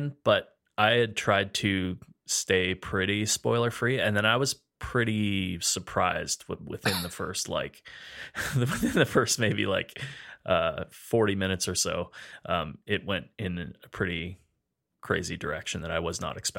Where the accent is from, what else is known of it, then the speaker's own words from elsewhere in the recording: Edmonton, Alberta, Canada; We're two chefs from Edmonton, Alberta, Canada.